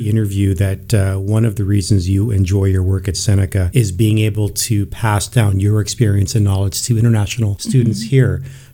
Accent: Cape Town, Western Cape, South Africa; born there; I was born in South Africa, in Cape Town.

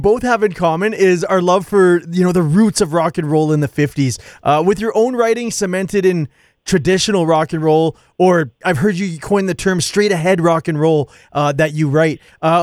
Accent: Edmonton, Alberta, Canada; because I've been born and raised in Edmonton. And even when I travel for somewhere for any duration of time, I always miss the prairies myself.

